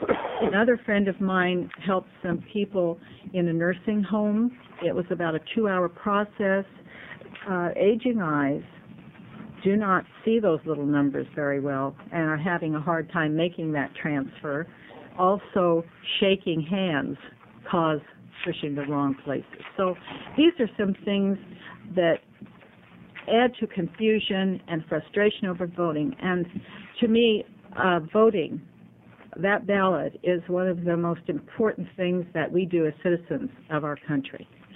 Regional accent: Oregon, United States; from Clackamas County.

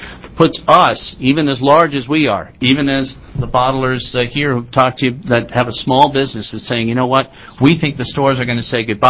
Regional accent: Connecticut, United States; I'm from Connecticut. It's kind of in my neighborhood.

